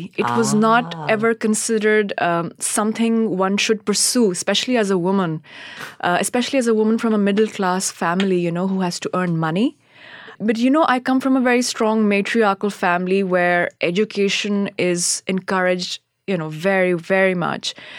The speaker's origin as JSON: {"language": "English", "country": "Pakistan", "tie": "born or raised there", "said": "Well, you know, in growing up in Pakistan, I was educated there, obviously"}